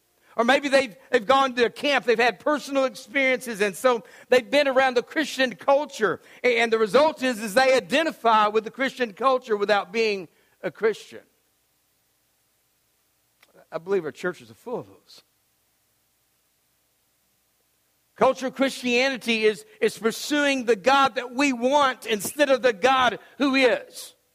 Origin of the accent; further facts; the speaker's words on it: United States; I mean, I'm from America, for crying out loud.